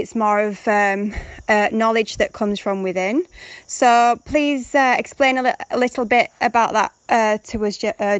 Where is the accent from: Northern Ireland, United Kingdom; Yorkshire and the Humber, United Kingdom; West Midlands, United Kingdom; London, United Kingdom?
Yorkshire and the Humber, United Kingdom; Bradford; now in Peru; Yes, I'm from Bradford in the middle.